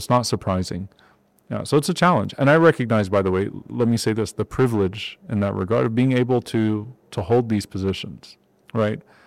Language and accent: English; Louisiana, United States; growing up in Louisiana, I was more likely to be discriminated against because someone would just assume that I was a light-skinned African-American, like I was Creole